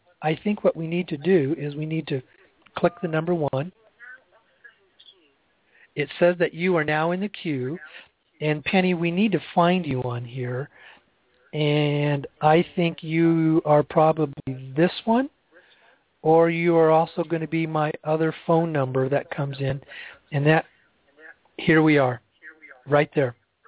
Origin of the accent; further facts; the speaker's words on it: Sedona, Arizona, United States; Now, I do have a workshop shop coming up in a couple days here in Sedona, Arizona, my hometown.